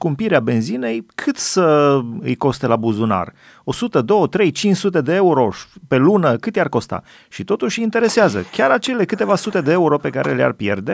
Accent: Romania; Noi înghițim multe. Zic, noi înghițim multe ca români.

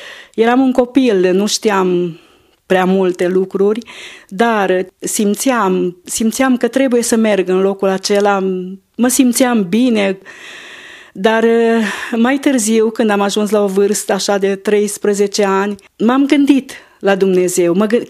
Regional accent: Rohia, Maramureș County, Romania; Eu sunt din județul Maramureș, localitatea Rohia, oraș Târgu Lăpuș, Valea Lăpușului, partea aceea.

